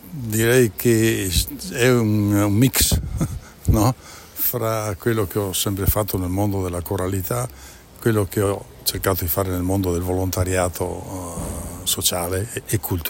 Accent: Belluno, Veneto, Italy; Ho sempre detto: io vengo da Belluno e poi faccio un po' di sospensione, perché vedo le facce che si interrogano dicendo: dov'è Belluno?

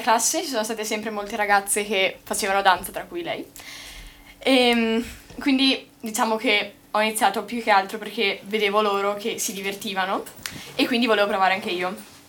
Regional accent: Taibon, Veneto, Italy; Di Taibon.

